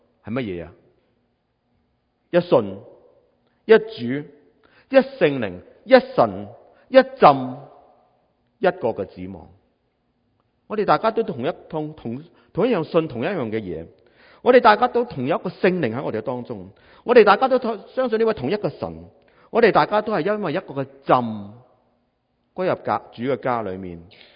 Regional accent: China; 有好多嘢我哋可以身为中国人咧，我哋系好容易明白嘅

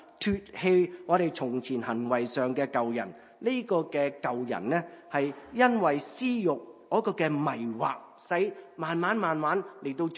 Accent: China; 大家都明白，我哋中国人呢就係、是、过时过节

